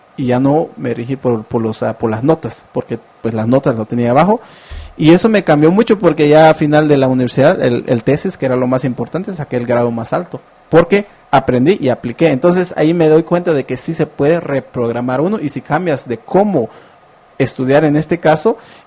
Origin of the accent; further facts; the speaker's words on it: Santa Eulalia, Huehuetenango, Guatemala; born there; Mira, el regreso, bueno, ya había regresado a Santa Eulalia porque abrimos dos laboratorios ahí de computación hace como tres años.